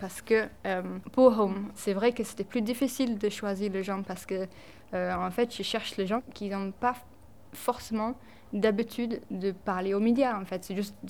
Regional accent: England, United Kingdom; French is a second language; moi j'ai un tout petit accent. Je ne sais pas si vous avez noté, c'est léger. Mais en fait, je suis anglaise

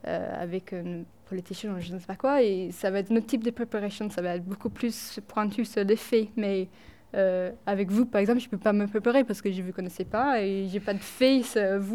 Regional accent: England, United Kingdom; French is a second language; moi j'ai un tout petit accent. Je ne sais pas si vous avez noté, c'est léger. Mais en fait, je suis anglaise

